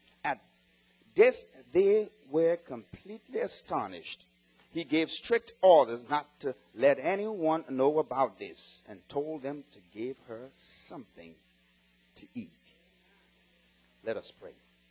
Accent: Liberia; We grew up together in Liberia, she and her husband.

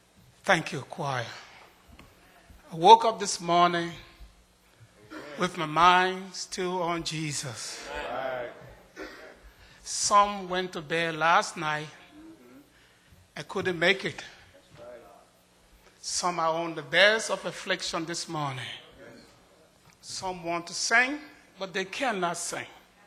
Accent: Liberia; We are aware of the Ebola situation in my home country, Liberia

